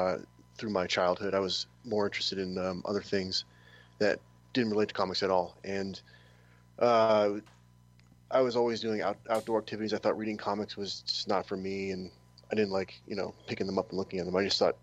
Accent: Pennsylvania, United States; born there; I was born in 1986 in Pennsylvania.

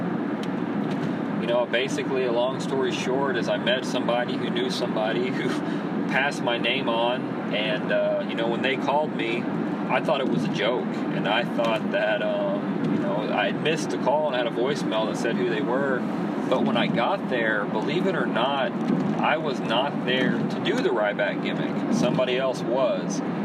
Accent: North City, Illinois, United States; I'm a kid from North City, Illinois. My graduating class had 40 people

